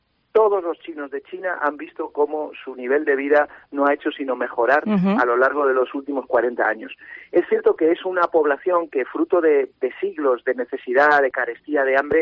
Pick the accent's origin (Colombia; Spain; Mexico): Spain; Yo me considero muy español y, de hecho, amo la cultura española y la europea.